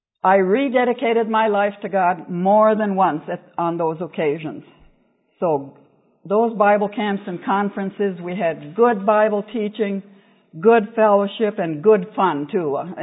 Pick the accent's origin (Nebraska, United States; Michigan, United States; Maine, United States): Michigan, United States; I was born and raised near Sunday Lake, and I just grew up skipping rocks.